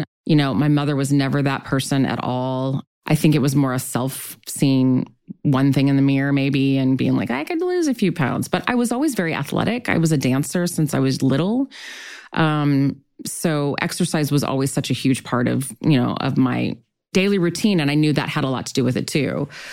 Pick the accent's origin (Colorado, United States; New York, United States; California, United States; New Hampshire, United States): California, United States; Long Beach; I grew up in Long Beach. I, you know, went to normal school. I didn't go to private school. Like, we didn't have a lot of money.